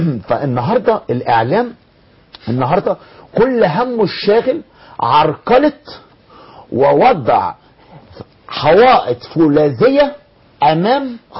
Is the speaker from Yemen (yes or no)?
no; Egypt